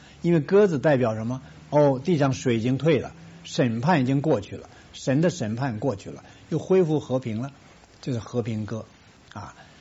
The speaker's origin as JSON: {"language": "Chinese", "country": "China", "said": "我们中国人，哇，从小就受道德压力。我是过来人呢，我今年70多岁了"}